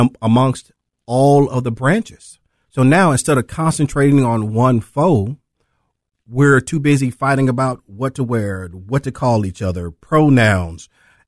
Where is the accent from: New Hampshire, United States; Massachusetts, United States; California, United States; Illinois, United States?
Illinois, United States; East St. Louis; born there; also born or lived in Earl, Arkansas; so when I was born in East St. Louis and I used to come back to Earl, Arkansas, they still had sharecropping.